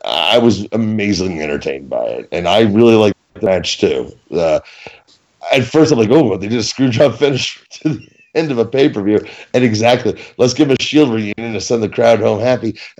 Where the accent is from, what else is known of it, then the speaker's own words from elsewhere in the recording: Northeast, United States; I'm from the East Coast. The Northeast. I know how awful we are.